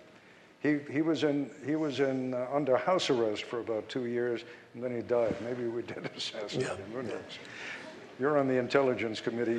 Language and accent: English; Long Island, New York, United States; now in West Virginia, United States; I grew up in Long Island, New York. My family seriously thought I was crazy when I went to West Virginia and later moved permanently to West Virginia.